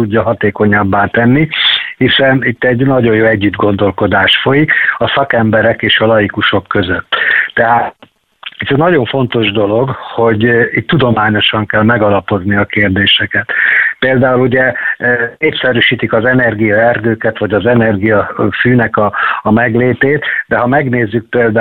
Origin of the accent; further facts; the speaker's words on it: Balatonszemes, Somogy, Hungary; now in Szeged, Hungary; Én ugye Balaton Szemesen nőttem föl